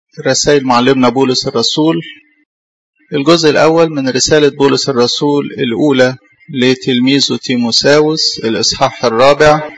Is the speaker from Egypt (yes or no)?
yes; Egypt; او عاده الصعايده يعني عندنا في مصر،